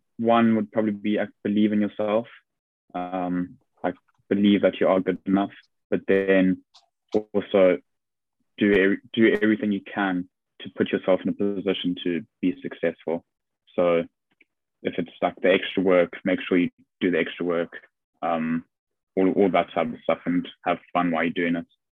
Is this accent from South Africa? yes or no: yes; South Africa; just being South African. I was like, well, bit of home there.